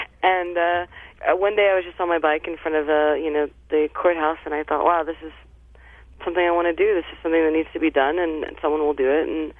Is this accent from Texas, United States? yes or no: yes; San Antonio, Texas, United States; I'm from South Texas. I'm from around San Antonio.